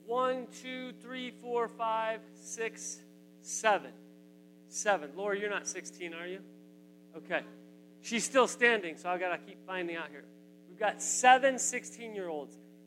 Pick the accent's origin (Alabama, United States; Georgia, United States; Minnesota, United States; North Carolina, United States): North Carolina, United States; I'm from North Carolina. Are we good? All right, I'm from North Carolina.